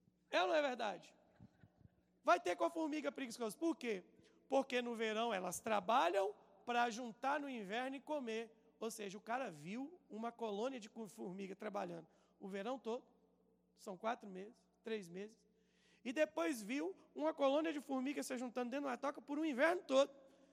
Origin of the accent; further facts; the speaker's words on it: Minas Gerais, Brazil; Eu sou mineiro, gente.